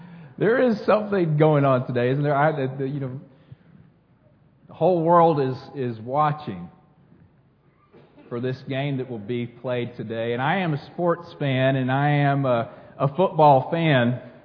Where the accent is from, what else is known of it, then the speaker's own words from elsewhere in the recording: Texas, United States; My wife and I, we grew up in South Texas, and sometimes we do miss the green grass.